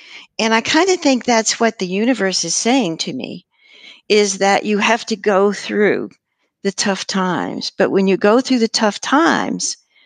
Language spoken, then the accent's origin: English; New Mexico, United States; I was a Southern Baptist growing up in New Mexico